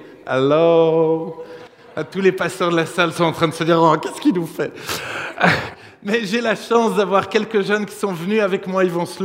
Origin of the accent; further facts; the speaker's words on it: Grand Est, France; Alors, moi je viens du sud, de l'Alsace, et...